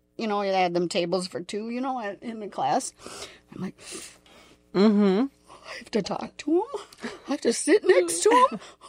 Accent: Cokato, Minnesota, United States; born or raised there

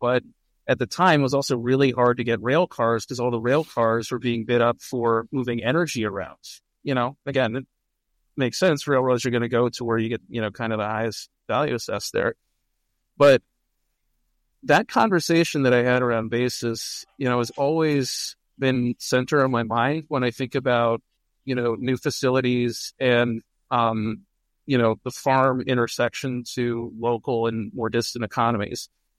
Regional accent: East Coast, United States; I'm someone who grew up in cities. I grew up on the East Coast.

